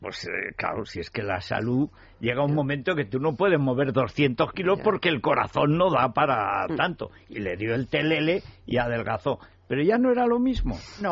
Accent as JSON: {"language": "Spanish", "region": "Castilla-La Mancha", "country": "Spain", "said": "La parte esta entre mi pueblo y la parte de Raúl del Pozo, que es la serranía de Cuenca, dicen de celpa."}